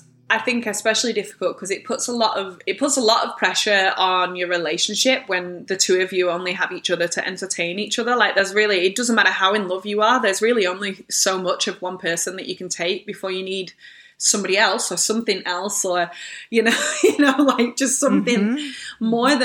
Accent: England, United Kingdom; because obviously he's Italian, I'm English, and I'm probably more open than most about mental health.

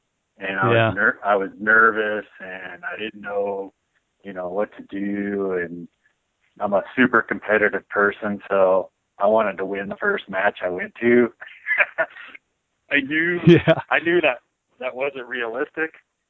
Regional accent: Nebraska, United States; I grew up in South Central Nebraska. My family had a sand and gravel operation, so I grew around in a rural area

